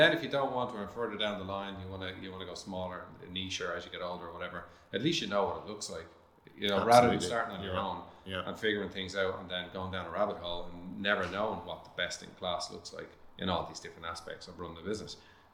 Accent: Ireland; We're Irish, we're very untrust.

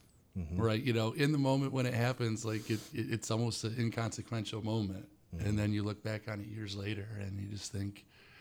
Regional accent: Michigan, United States; we're talking about a community I grew up in the Thumb. I mean, we only have 400, 500 people in the whole high school.

